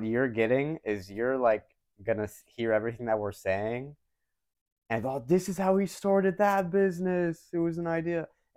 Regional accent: Lewes, Delaware, United States; I've lived here for 18 years, or 19 years. Wait, no. I've actually lived here like 15 years. That's not important, though. I lived in Delaware for 19 years. I went through high school.

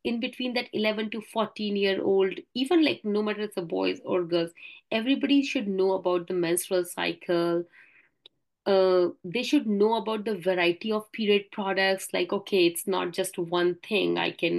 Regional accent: India; now in Canada; But I grew up in India. I studied in India. Grew up in a typical South Asian family

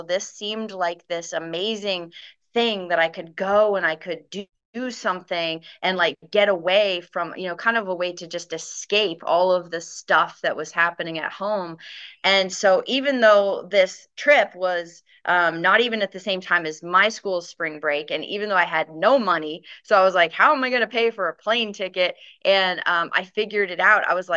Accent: Vermont, United States; I grew up in Vermont, so very small town, very kind of humble beginnings, and loved growing up in a small town and loved growing up in New England.

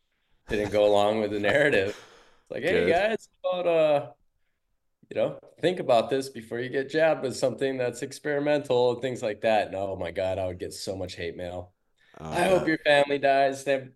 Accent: Hawaii, United States; So I'm born and raised on the North Shore of Oahu in Hawaii, which is kind of like the center of the surf world

